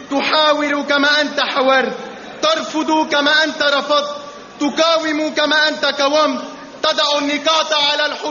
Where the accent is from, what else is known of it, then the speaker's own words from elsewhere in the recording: Lebanon; ونؤكد للعالم أننا كلبنانيين شعب قادر على الحياة المستقلة بدون الاعتماد على أحد